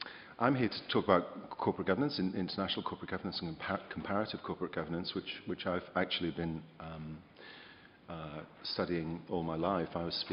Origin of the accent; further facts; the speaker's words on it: United Kingdom; now in Sydney, Australia; I'm from the University of Technology, Sydney. Originally, I hail from the UK